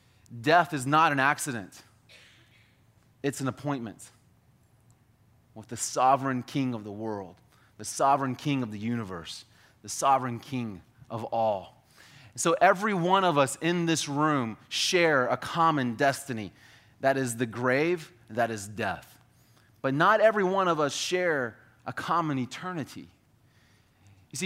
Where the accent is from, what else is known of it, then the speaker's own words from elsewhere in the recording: Florida, United States; also born or lived in Canada; I grew up here in Florida, we didn't have snow.